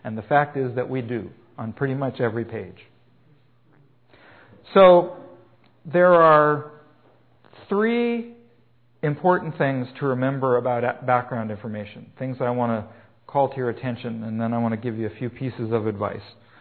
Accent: United States; now in Eugene, United States; There are things that I know because I'm an American. There are things that I know because I live in Eugene.

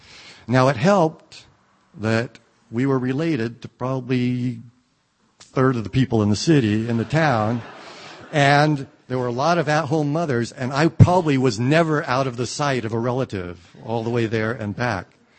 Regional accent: Staten, Oregon, United States; I grew up in Staten, Oregon. That's where I was born. That's where I lived for the first 7 years of my life.

